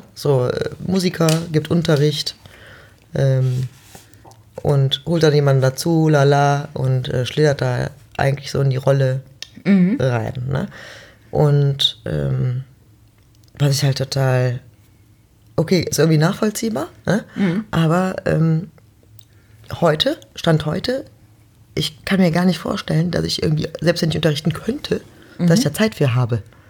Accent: Mönchengladbach, North Rhine-Westphalia, Germany; Jetzt komme ich ja auch aus Mönchengladbach

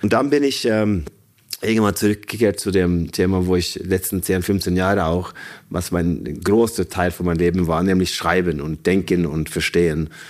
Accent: Røros, Trøndelag, Norway; now in Germany; Ich bin gebürtiger Norweger, wohne seit 26 Jahren in Deutschland. Bin in einem relativ kleinen Ort, ein Weltkulturerbe namens Røros aufgewachsen.

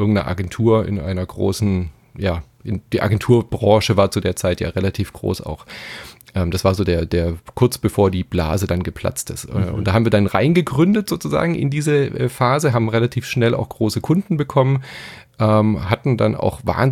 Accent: Stuttgart, Baden-Württemberg, Germany; ich bin ja in Stuttgart aufgewachsen

